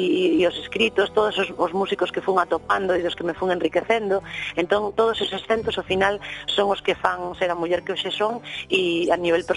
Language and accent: Galician; Cambre, Galicia, Spain; now in Boiro, Spain; Eu non son de Boiro, levo xa niños aí vivindo, eu son do norte, de Cambre, ao lado da Coruña